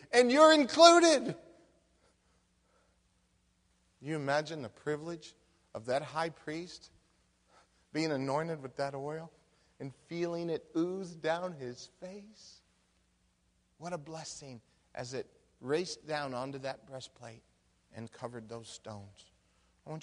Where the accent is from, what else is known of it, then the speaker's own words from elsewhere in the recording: Phoenix, Arizona, United States; I grew up in Phoenix, Arizona.